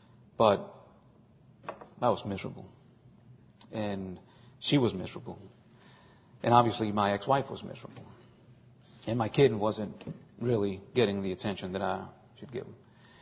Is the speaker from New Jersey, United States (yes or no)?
no; New Orleans, Louisiana, United States; now in Covington, United States; moved back to Covington, which I was actually from the New Orleans area. Moved to Covington with my girlfriend.